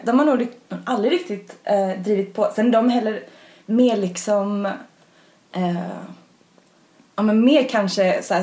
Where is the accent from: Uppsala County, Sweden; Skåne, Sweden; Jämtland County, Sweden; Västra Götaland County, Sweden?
Västra Götaland County, Sweden; jag är uppväxt i Svartedalens naturreservat som ligger